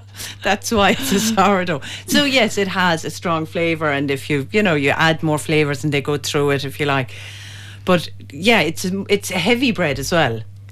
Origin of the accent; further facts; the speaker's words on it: Ireland; And I have soda, just to prove that we are traditional Irish bakers as well.